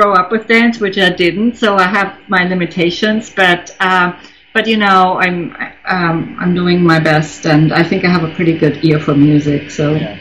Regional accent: Germany; I grew up in Germany.

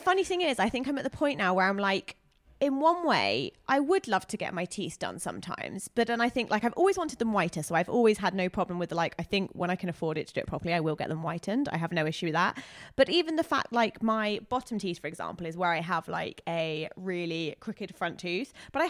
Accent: England, United Kingdom; you know, the biggest thing is I'm English.

